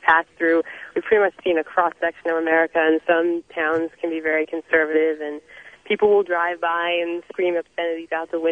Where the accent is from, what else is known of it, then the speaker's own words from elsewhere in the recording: New York, United States; I'm actually from New York.